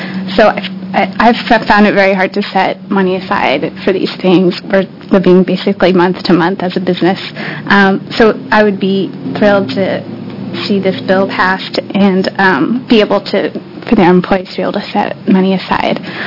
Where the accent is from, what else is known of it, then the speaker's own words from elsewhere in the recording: Portland, Oregon, United States; I'm also from Portland, Oregon, and the owner of a small business called Blue Sky Wellness Studio.